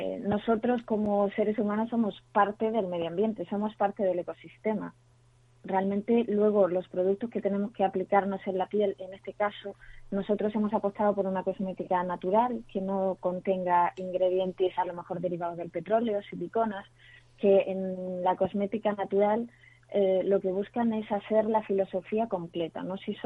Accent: Chile; now in Spain; yo realmente llevo 14 años aquí en España, pero yo soy chilena.

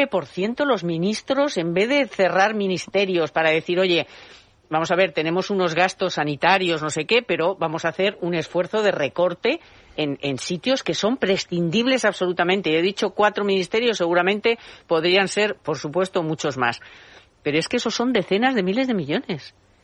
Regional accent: Spain; somos los españoles los que entre nosotros tenemos que cubrir todo

